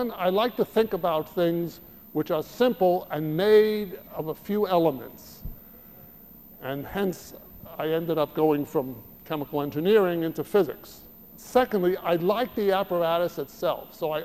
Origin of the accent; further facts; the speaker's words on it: United States; Now one of my introductions, because I'm from the United States, was of course Erector Sets.